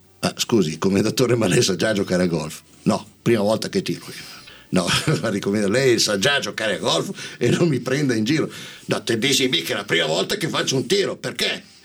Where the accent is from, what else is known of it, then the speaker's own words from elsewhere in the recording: Milan, Lombardy, Italy; No, se io sono di Milano.